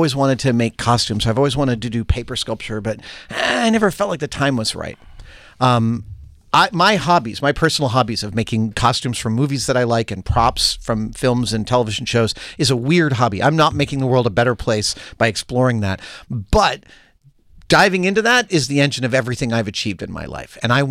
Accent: New York, United States; Negative. But I'm from New York, so am I an honorary Jew?

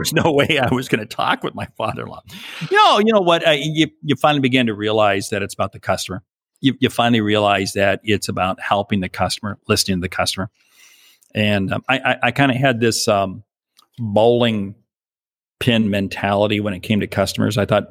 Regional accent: Washington, United States; Well, I was from a small town south of Seattle

